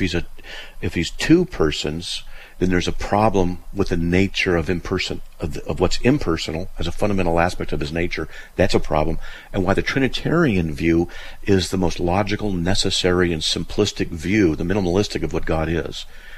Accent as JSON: {"language": "English", "town": "Cheyenne", "region": "Wyoming", "country": "United States", "tie": "born there", "said": "Yeah, I was born in Cheyenne, so I was just curious."}